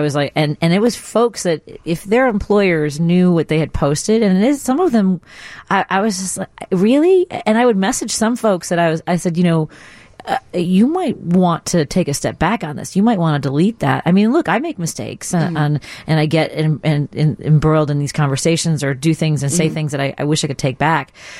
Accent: Chicago, Illinois, United States; growing up in Norwood Park, I certainly never would have thought that I would be sitting behind the microphone at WGN Radio.

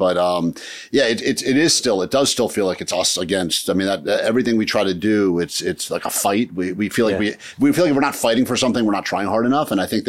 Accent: Washington, District of Columbia, United States; D.C., baby New Year, Washington, D.C., big celebrity.

